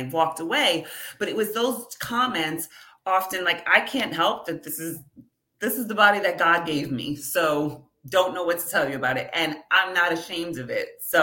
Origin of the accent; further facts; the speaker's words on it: New York, United States; I guess appropriate because I'm from New York, but okay, I didn't know what that meant.